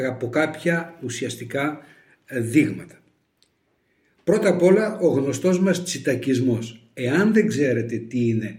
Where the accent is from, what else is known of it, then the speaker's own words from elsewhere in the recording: Ioannina, Epirus, Greece; Κατάγομαι από τα Ιωάννινα. Γεννήθηκα εκεί και μεγάλωσα στα Γιάννενα, μέχρι που τελείωσα τις εγκύκλιες σπουδές μου.